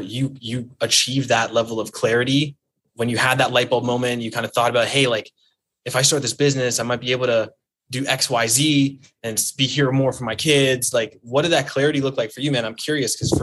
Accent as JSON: {"language": "English", "region": "Alberta", "country": "Canada", "said": "because I'm from Alberta."}